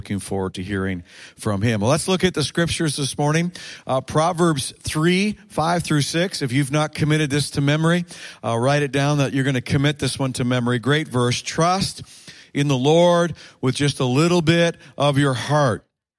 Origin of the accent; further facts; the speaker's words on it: Canada; also born or lived in New York, United States; And when we moved over to New York State, we're Canadian, but we lived there for 12 years